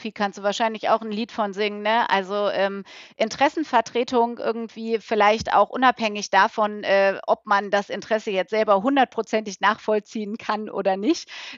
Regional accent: North Rhine-Westphalia, Germany; moved away as an adult; ich komme aus NRW ursprünglich, bin dann aber nach Trier zum Studium

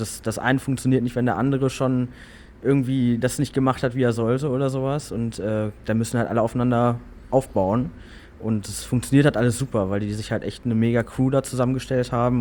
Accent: Hamm, North Rhine-Westphalia, Germany; Nee, ich komme aus Hamm.

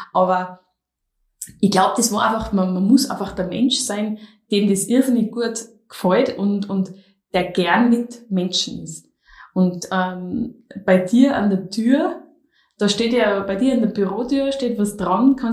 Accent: Tyrol, Austria; bei uns in Tirol würde man sagen, ein gmade Wiesen.

